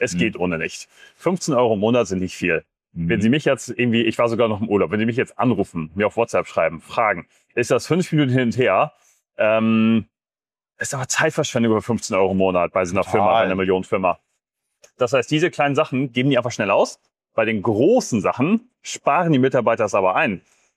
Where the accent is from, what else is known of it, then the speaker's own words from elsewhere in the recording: Northern Germany, Germany; ich komme ja aus Norddeutschland auf dem Dorf.